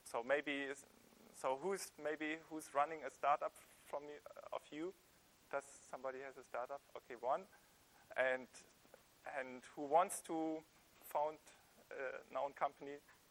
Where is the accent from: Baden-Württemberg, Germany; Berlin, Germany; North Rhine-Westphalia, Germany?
North Rhine-Westphalia, Germany; Sankt Augustin; English is a second language; So I studied computer science here in Bonn, grew up in St. Augustine.